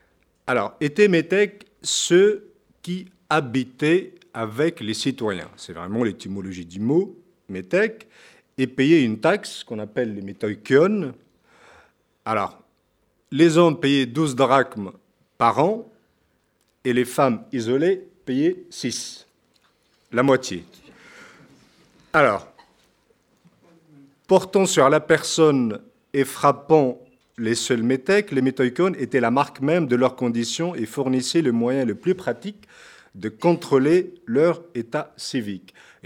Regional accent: Tunisia; moved away as an adult; now in Paris, France; Donc, sachant qu'en Tunisie, nous sommes plutôt des Romains plutôt que Grecs, donc je n'avais pas la possibilité de poursuivre des études hellénistiques en Tunisie. Et du coup, voilà, j'ai décidé de venir à Paris

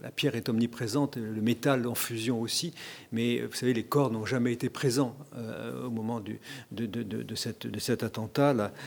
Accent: Oran, Oran Province, Algeria; Moi-même, je suis un enfant d'Algérie, comme notre ami Claude Jorda, que je salue, qui est ici présent. Et je me souviens que dans mon enfance, j'habitais à Oran

